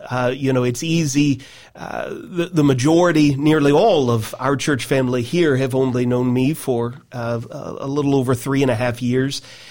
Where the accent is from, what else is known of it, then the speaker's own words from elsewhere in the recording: Nashville, Tennessee, United States; also born or lived in Central Florida; I did the majority of my growing up in Nashville, Tennessee